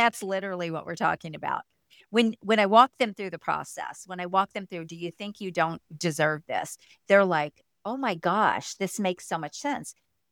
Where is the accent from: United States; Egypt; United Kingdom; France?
United States; Missouri; I'm a Missouri girl, so yeah.